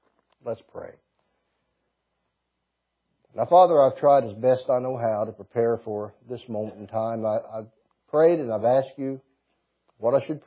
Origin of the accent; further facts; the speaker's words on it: Indiana, United States; now in Chattanooga, United States; I'm from Indiana. I used to be on deputation. If I was preaching in the Southland, I'd tell people I was from southern Indiana. But it is still Indiana.